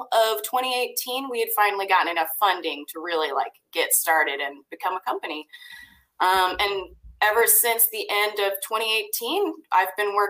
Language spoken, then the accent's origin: English; Raytown, Missouri, United States; So I am originally from Raytown. That's in Kansas City. I came to college at Missouri State in 2010